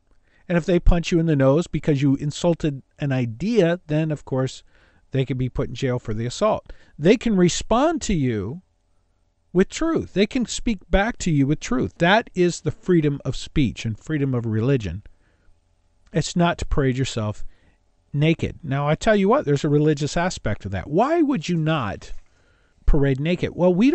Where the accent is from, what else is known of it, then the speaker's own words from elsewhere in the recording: Los Angeles, California, United States; It's the kind of thing my grandmother did for me when I was growing up in Los Angeles.